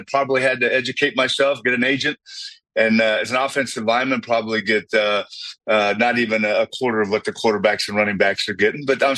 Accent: Ontario, California, United States; Yeah, I grew up in Ontario, California, about 40 miles east of L.A.

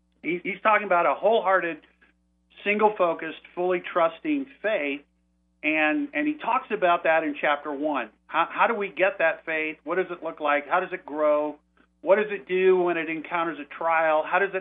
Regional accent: Texas, United States; I'm from Texas, so what's going on in the news coming out of Uvalde is so impactful to me

